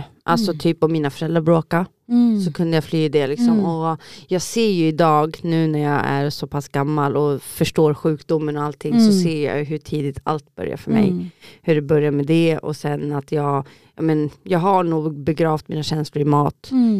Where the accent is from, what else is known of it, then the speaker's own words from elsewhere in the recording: Uppsala, Uppsala County, Sweden; born there; Jag föddes då 93 i Uppsala. Akademiska sjukhuset.